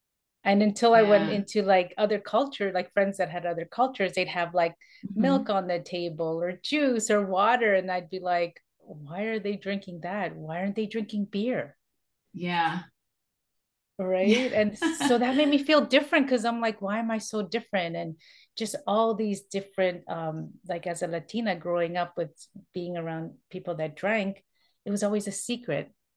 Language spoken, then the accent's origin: English; Toronto, Ontario, Canada; Okay, so I am born and raised in Toronto, that's in Canada.